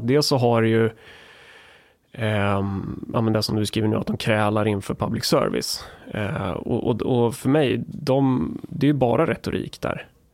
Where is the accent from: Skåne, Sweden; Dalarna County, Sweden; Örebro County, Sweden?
Örebro County, Sweden; för jag är från Närke.